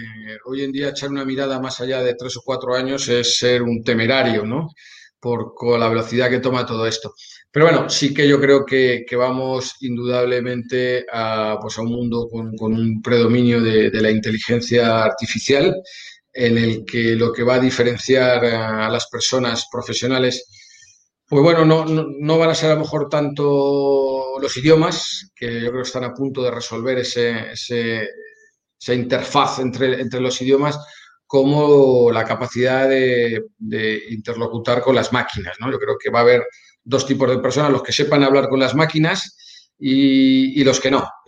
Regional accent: Spain; yo como español europeo pues tenía una serie de clichés que he ido abandonando

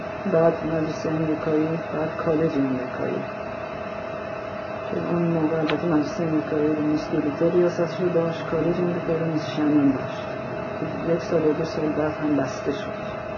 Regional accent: Tehran, Tehran Province, Iran; born there; من در 67 سال قبل در تهران برای خانواده زرتشتی به دنیا آمدم. من دختر بعد از 7 تا پسر بودم

